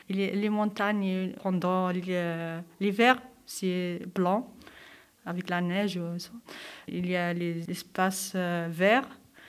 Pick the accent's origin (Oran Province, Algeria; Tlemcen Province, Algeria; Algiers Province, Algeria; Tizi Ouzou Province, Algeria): Tizi Ouzou Province, Algeria; Tizi Ouzou; first language Kabyle; French is a second language; now in Lens, France; J'habite à Lens. Je viens de l'Algérie, à Tizi Ouzou